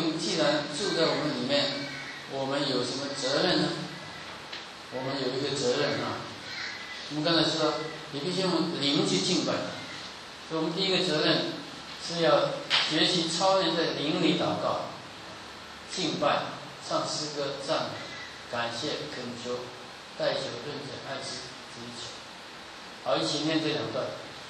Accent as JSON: {"language": "Chinese", "country": "China", "lives_now": "United States", "said": "因为我们东方人、中国人都很认真读书，操练我们的头脑"}